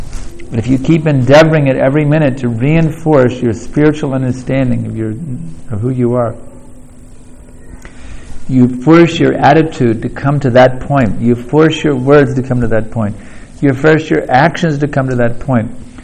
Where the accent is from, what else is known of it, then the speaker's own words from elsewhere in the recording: United States; When I was growing up in America, I was seeing everyone around me appear to be happy.